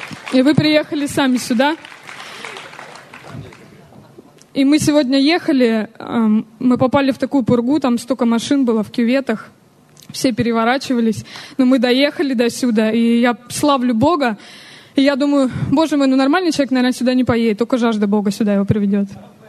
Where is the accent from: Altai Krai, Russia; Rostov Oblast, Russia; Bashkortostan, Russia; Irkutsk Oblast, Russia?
Altai Krai, Russia; Biysk; Я из города... Я из города Бийска. … Мы приехали с мужем, с Юрой.